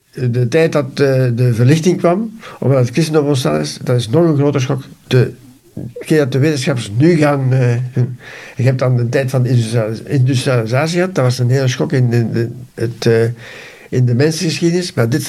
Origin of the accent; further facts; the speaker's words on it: Noordwijk, Flanders, Belgium; Als men vraagt van waar ben je, zeg ik altijd Noordwijk, zeg nooit Herentals.